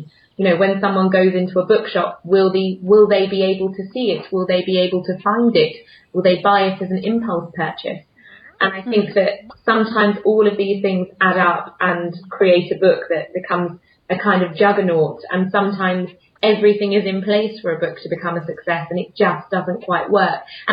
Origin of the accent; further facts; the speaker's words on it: East of England, United Kingdom; I think it comes from the fact that I'm from Essex